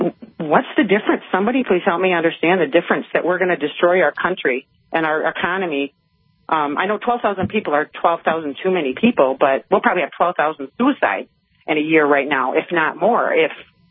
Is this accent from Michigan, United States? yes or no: yes; Michigan, United States; I'm from Michigan, and my entire state now in Michigan is locked down